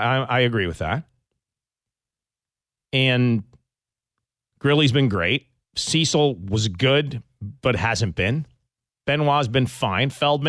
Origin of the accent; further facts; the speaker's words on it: Toronto, Ontario, Canada; I'm from Toronto